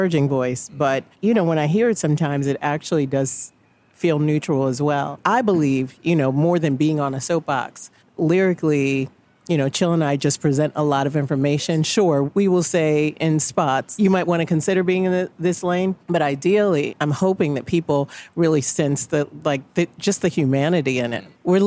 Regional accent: Philadelphia, Pennsylvania, United States; We're both from Philly, yeah.

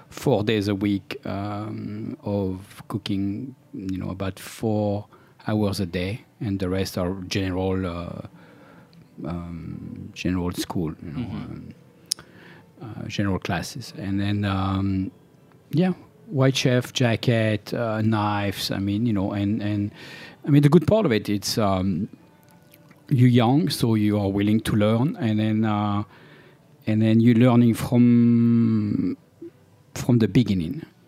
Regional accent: central France, France; We grew up in a small town in France, in the center of France.

